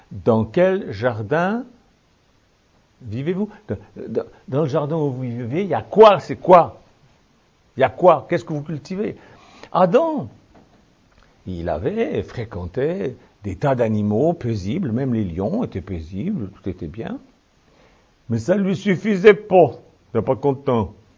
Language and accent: French; Switzerland; Je suis suisse, hein, ça pardonne beaucoup de choses.